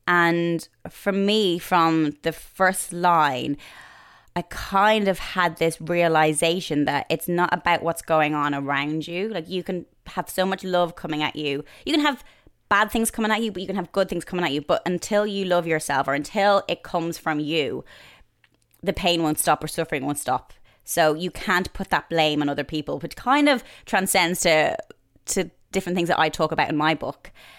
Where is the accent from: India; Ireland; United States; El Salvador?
Ireland; now in London, United Kingdom; I love living here because I feel when I grew up in Ireland, I lived a very sheltered life in some way. I didn't really know many people with other religions or from different backgrounds. You come to London, you see that.